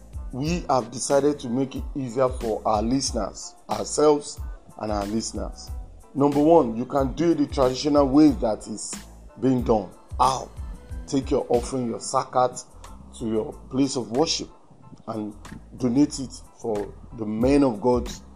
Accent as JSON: {"language": "English", "region": "Lagos", "country": "Nigeria", "said": "from Lagos, Nigeria."}